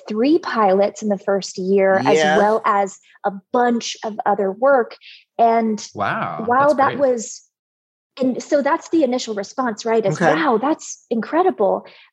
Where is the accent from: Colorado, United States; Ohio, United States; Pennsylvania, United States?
Ohio, United States; I'm from Ohio and we lived on a lake.